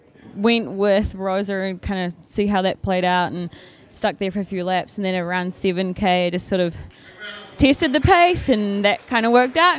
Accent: Napier, Hawke's Bay, New Zealand; moved away as an adult; I grew up in Napier. I started running back when I was like 13, just did a whole lot of high school stuff and kind of kept going with it after I started to have a little bit of success. And I went off to the States in 2010.

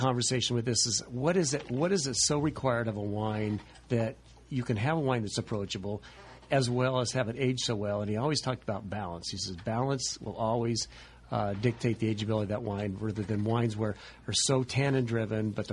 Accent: Sacramento, California, United States; I grew up in Sacramento, and Davis was really just 12 miles away, and a great pre-med program.

